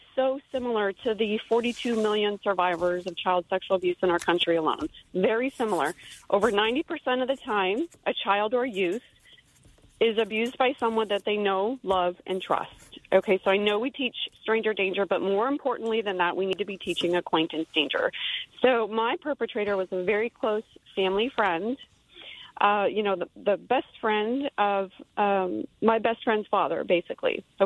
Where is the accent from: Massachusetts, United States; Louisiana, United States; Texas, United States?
Texas, United States; Dallas; I am from the Dallas, Texas area.